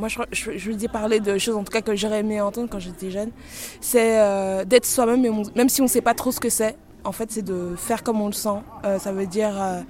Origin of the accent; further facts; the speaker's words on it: Brussels, Belgium; je suis bruxellois, j'habite à Bruxelles du coup